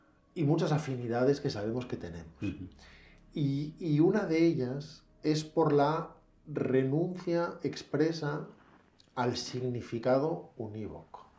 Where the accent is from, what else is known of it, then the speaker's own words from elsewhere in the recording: Salamanca, Castile and León, Spain; ambos nos criamos en Salamanca, que es una ciudad hecha de frío y piedra, que conocemos muy bien.